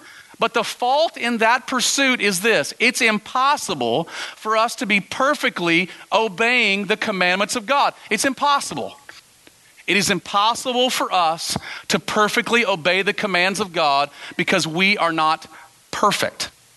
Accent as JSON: {"language": "English", "region": "Texas", "country": "United States", "tie": "born or raised there", "said": "It's like I grew up in Texas, right? And we had this saying growing up in Texas"}